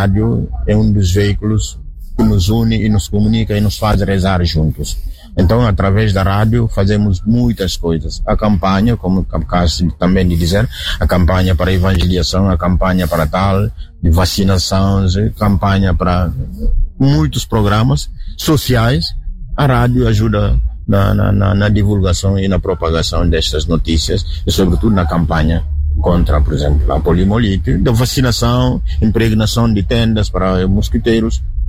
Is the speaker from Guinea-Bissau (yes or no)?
yes; Guinea-Bissau; born there; como disse, padre diocesano da Guiné-Bissau. Nasci na Guiné ao mesmo tempo. Sou da família que não é cristã